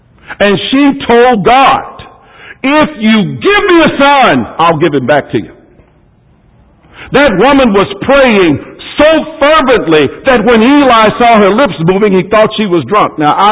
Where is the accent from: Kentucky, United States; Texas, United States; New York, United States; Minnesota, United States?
Texas, United States; born there; I was born in Texas, and … You could find a Billy Ray on every corner in Texas.